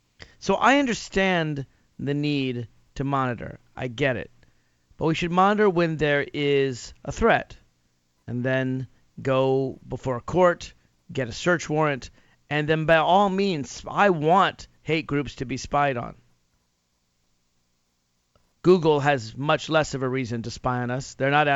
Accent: Nashville, Tennessee, United States; Quick story, in Nashville, Tennessee, my hometown, many years back, a decade or two ago

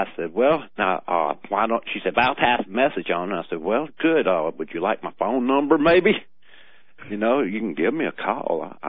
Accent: Mississippi, United States; I told him I was from Mississippi, so I said, look, I'm a liberal from Mississippi.

